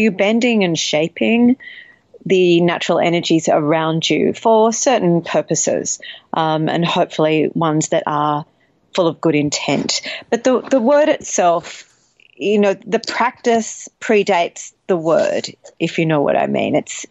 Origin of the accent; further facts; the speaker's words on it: Australia; own bloodline, which is essentially, you know, a little Irish, a little Welsh, a whole lot of other stuff just thrown in because I'm Australian, who knows.